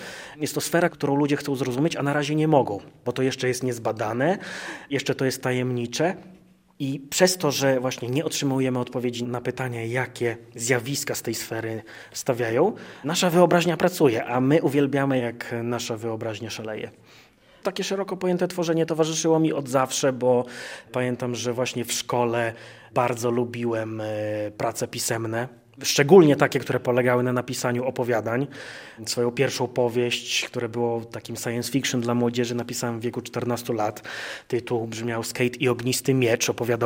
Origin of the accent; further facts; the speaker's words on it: Suwałki, Podlaskie Voivodeship, Poland; moved away as an adult; now in Gdańsk, Poland; Urodziłem się 20 kwietnia 1990 roku w Suwałkach. Wychowałem się w latach 90. na osiedlu Północ. Potem przeprowadziłem się na osiedle Hańcza, domów jednorodzinnych na południu Suwałk. Z Suwałkami jestem związany od urodzenia.